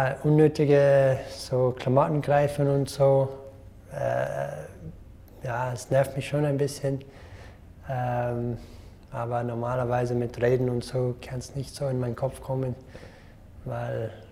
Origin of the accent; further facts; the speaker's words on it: Canada; German is a second language; Ja, es ist unglaublich für uns oder für mein Land.